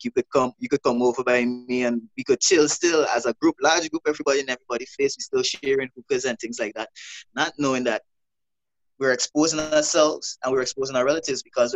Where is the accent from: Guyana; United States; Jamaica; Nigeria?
Guyana; I'm from Guyana.